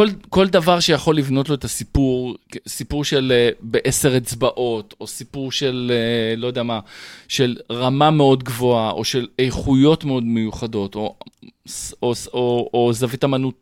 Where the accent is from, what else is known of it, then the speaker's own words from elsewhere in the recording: Holon, Tel Aviv District, Israel; אני גדלתי מטר מבית קולנוע.